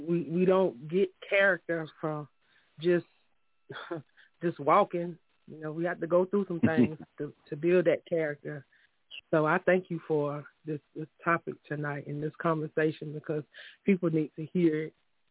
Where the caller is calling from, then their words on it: Myrtle Beach, South Carolina, United States; calling from Myrtle Beach.